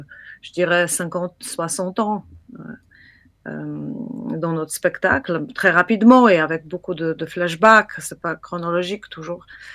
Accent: Poland; French is a second language; now in France; moi-même, je suis polonaise

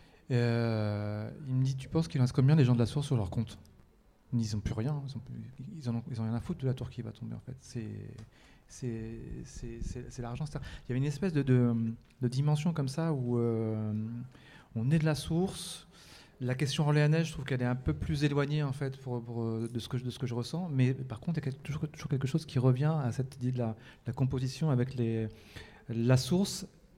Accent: Algeria; Je suis algérien.

